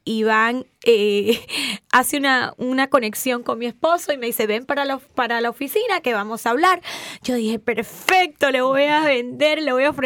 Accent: Cuba; Soy cubana.

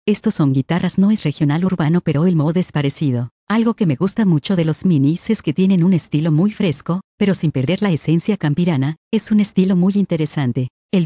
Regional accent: Ciudad Obregón, Sonora, Mexico; Es un tema 100% sonora, yo soy de Obregón

